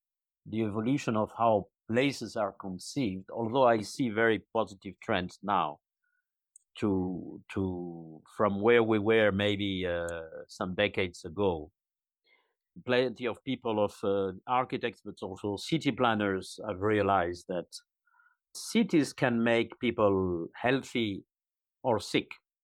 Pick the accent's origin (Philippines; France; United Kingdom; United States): France; Paris, Île-de-France; I was born in Paris, and I grew up in there.